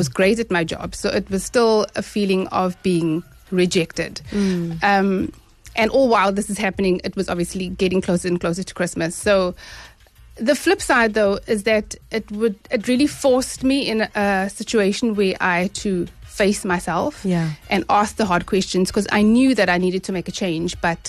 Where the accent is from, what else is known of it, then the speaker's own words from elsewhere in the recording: South Africa; So definitely, as a South African, losing your job, there is no time or there's no right time to lose your job, especially as a South African.